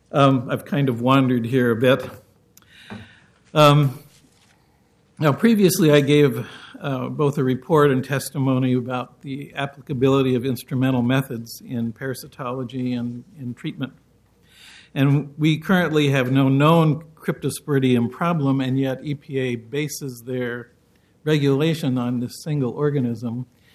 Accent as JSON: {"language": "English", "town": "Portland", "region": "Oregon", "country": "United States", "said": "from Southeast Portland."}